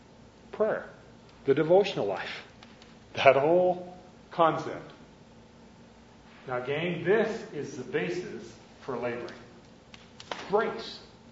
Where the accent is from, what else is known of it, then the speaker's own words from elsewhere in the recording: Canada; moved away as an adult; now in United States; I'm a Canadian, and we moved down to the States in 1966 for a year of training, and I guess we're slow learners because we've never gone back to Canada.